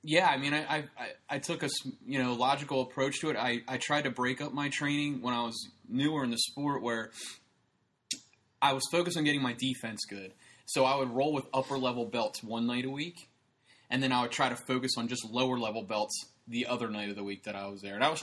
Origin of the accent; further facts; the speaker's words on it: Pennsylvania, United States; Because I'm from Pennsylvania, and I wrestled from kindergarten to third grade